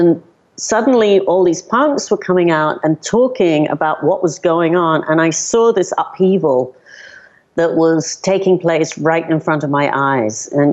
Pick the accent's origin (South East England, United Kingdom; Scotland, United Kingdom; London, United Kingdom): London, United Kingdom; now in New York, United States; Growing up in London and in England, we had the class system there. I live in New York now.